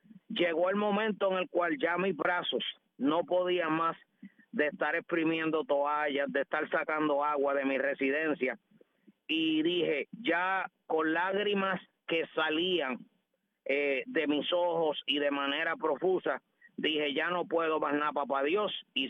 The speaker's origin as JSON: {"language": "Spanish", "town": "Aguada", "country": "Puerto Rico", "said": "Está siendo un día hermoso para acá, para mi pueblo de Aguada."}